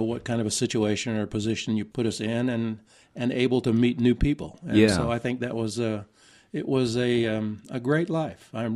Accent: Lynchburg, Virginia, United States; also born or lived in Tucson, Arizona / Michigan; I'm a native Virginian. Okay. I was born in Lynchburg, Virginia.

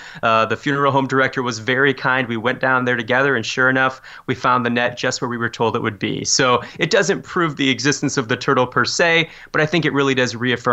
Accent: Fort Wayne, Indiana, United States; So this happened to be about 15 miles from my hometown of Fort Wayne, Indiana. So I really grew up with this story.

